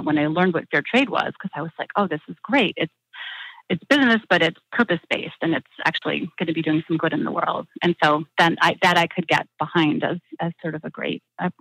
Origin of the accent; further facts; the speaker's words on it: Chicago, Illinois, United States; I don't know if there's like one specific moment growing up, but I'm from the Midwest. I grew up in the Chicago area and was always very curious as a child.